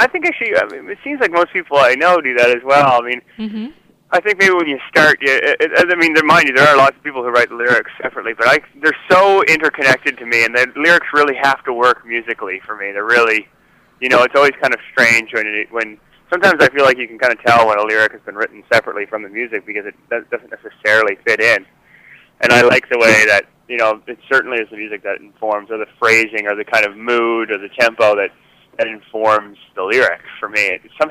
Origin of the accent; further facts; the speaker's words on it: Fredericton, New Brunswick, Canada; I grew up in Fredericton, and I started in about grade 5.